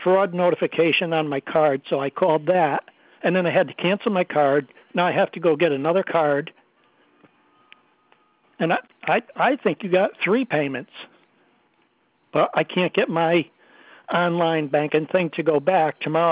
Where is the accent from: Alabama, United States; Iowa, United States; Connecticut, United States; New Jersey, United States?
Connecticut, United States; Danbury; I'm from Danbury, Connecticut